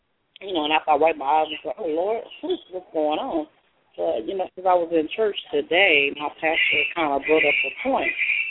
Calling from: Wylie, Texas, United States; I'm calling from Wiley, Texas.

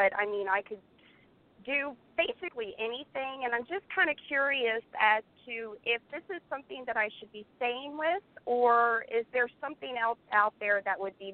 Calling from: Maryland, United States; I am calling from Maryland.

